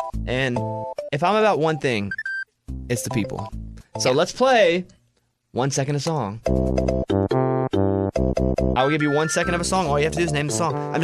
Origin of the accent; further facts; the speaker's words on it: Arkansas, United States; Like, I'm from Arkansas. People will come looking for hillbillies and I'll be like, I mean, I'm kind of hillbilly, but not full.